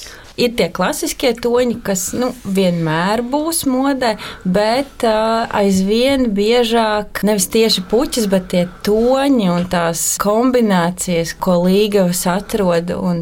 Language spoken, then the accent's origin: Latvian; Aizkraukle, Aizkraukle Municipality, Latvia; Es nāku no Aizkrauklas.